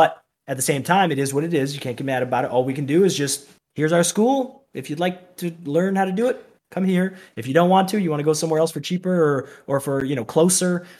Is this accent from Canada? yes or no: yes; Canada; now in United States; I'm from Canada.